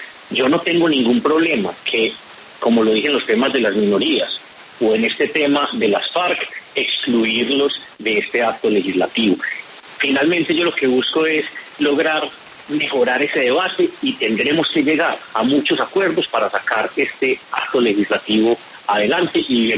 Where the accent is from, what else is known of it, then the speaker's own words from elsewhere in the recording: Antioquia, Colombia; Yo soy antioqueño, pues yo soy senador de circunscripción nacional, pero en Antioquia tenemos 17 espacios a la Cámara de Representantes.